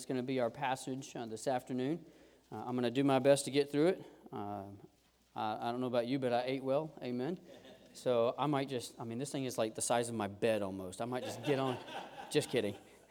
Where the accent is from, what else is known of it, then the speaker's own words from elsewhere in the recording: South Carolina, United States; If not, I'm from South Carolina, please forgive me.